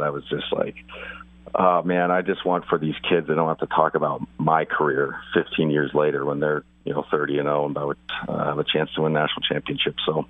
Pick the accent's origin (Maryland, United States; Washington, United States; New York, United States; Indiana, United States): Washington, United States; Spokane; It's like I was from Spokane. There was a ball boy there.